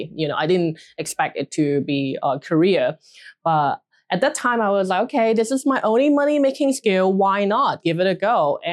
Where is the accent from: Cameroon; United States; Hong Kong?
Hong Kong; also born or lived in China; I grew up in Hong Kong, but I was born in mainland China. So I moved here when I was quite little, like 3 or 4 years old. And then I largely spent all my childhood in Hong Kong.